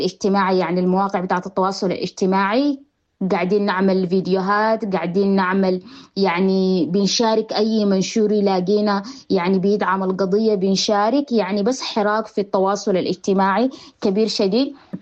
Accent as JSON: {"language": "Arabic", "country": "Sudan", "moved": "yes", "lives_now": "Australia", "said": "نحن كناشطين سودانيين برا السودان يعني خاصة هنا أوكي في أستراليا"}